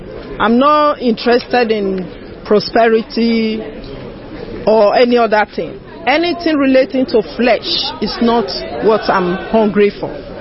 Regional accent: Toronto, Ontario, Canada; I'm from Canada, Toronto, Canada.

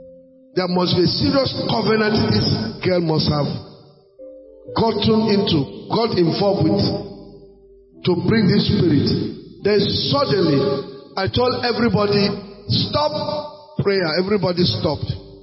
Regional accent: Akwanga, Nasarawa, Nigeria; I am from Akwanga.

